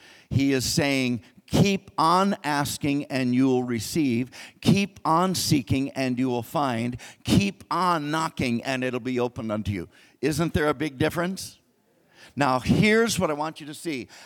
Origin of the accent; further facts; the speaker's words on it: United States; Now, I'm a New American Standard person because I'm an American.